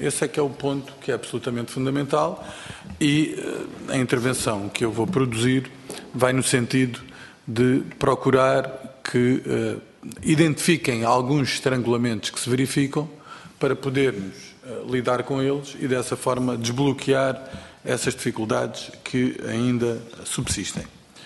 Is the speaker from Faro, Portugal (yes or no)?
yes; Faro, Portugal; Isso é matéria, para mim, como algarvio, da maior importância.